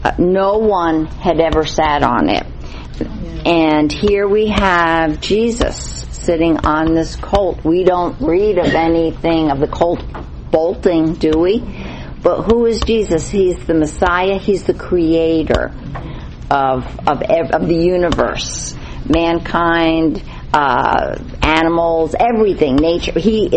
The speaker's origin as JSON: {"language": "English", "town": "Bronx", "region": "New York", "country": "United States", "said": "I'm from the Bronx."}